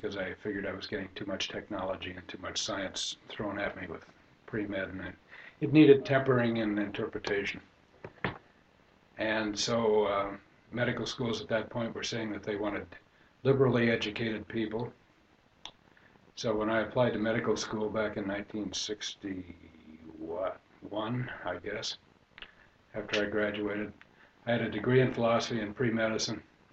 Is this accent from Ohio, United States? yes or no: no; Utah, United States; Well, primarily, as I mentioned, I grew up in Utah, which is not exactly the locus of wine knowledge in the United States.